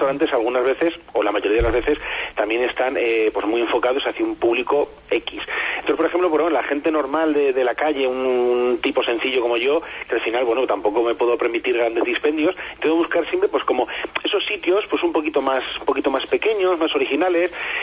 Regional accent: Castilla-La Mancha, Spain; now in Navarre, Spain; Yo, por ejemplo, llevo justamente ahora el día 7 de noviembre, cumplí 8 años desde que llegué aquí a Navarra, procedente de mi tierra, de Castilla-La Mancha.

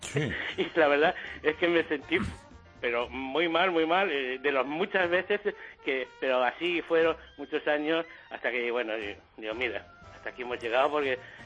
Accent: Ciudad Real, Castilla-La Mancha, Spain; now in Catalonia, Spain; Aunque yo soy de Ciudad Real, viviendo en Cataluña

